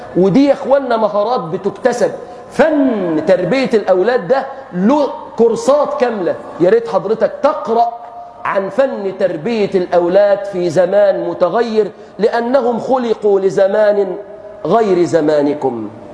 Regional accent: Egypt; احفظ بلادنا مصر بالإسلام يا رب العالمين.

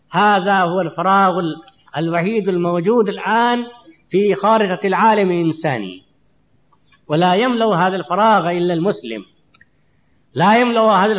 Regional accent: India; وإننا نحن أبناء الهند، أبناء القارة الهندية

